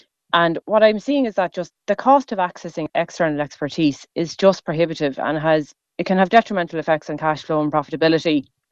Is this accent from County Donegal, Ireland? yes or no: no; Ballinskellig, County Kerry, Ireland; I'm from Ballinskellig in South Kerry